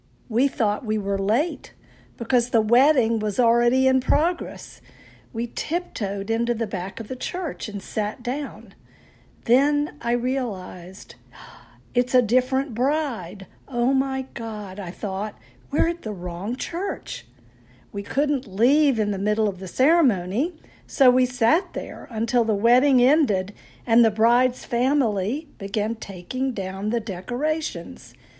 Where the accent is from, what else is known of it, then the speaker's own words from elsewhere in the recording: North Carolina, United States; See, I'm a Southern girl, born and raised in North Carolina. To me, time moves slowly, moseying along, until suddenly, out of nowhere, you've run out of it.